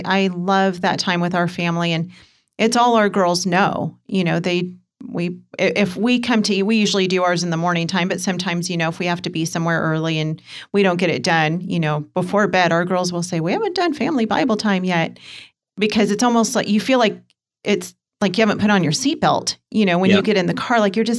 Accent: California, United States; We're from Los Angeles County. The schools in our area were terrible.

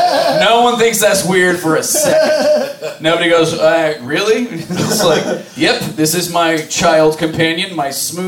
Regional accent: Arizona, United States; Sorry, I'm from Arizona. That's how we talk.

